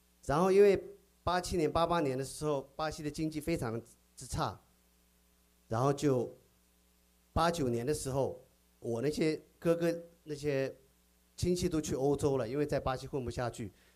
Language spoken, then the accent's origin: Chinese; Qingtian, Zhejiang, China; 我1971年出生在浙江青田一个小乡村里面，在我8岁之前，我们的小山村是不通车的